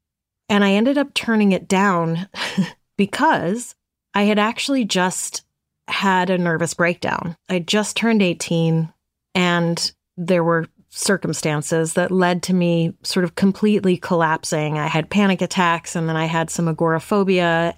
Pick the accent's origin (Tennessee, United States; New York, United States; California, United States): New York, United States; Brooklyn; The house I grew up in Brooklyn was quite old, actually, and sort of falling apart, but it wasn't haunted as far as I know.